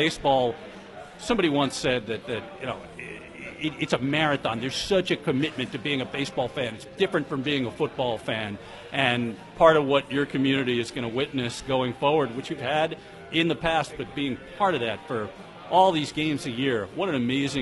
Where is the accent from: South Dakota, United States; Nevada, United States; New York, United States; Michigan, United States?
New York, United States; Yonkers; I grew up in Yonkers, New York, 10 miles north of Yankee Stadium.